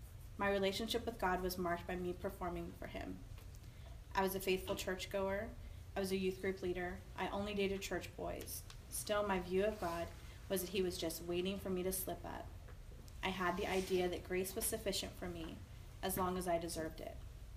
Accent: Ohio, United States; I was raised in the Apostolic Pentecostal Church in a small town outside of Cincinnati, Ohio. I grew up with a dad that worked a lot.

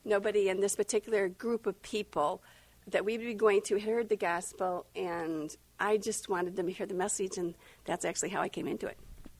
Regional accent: Michigan, United States; So I'm from Michigan. Somebody will say that accent. I never really think I have one.

